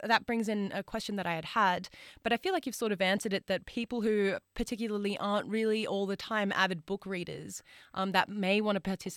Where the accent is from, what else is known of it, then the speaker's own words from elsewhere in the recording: Sydney, New South Wales, Australia; You know, I'm actually from Western Sydney myself. That's where I hail from and grew up there.